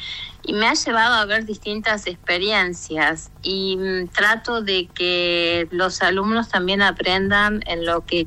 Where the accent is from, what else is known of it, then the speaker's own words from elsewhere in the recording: Argentina; born there; yo nací en Argentina, ¿no?